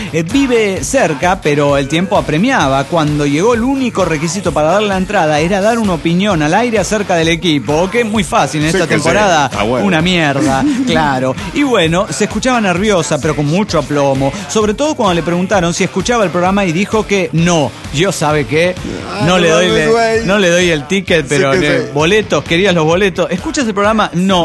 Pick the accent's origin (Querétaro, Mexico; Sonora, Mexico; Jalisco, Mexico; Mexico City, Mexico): Jalisco, Mexico; Guadalajara; de Guadalajara, Jalisco, México.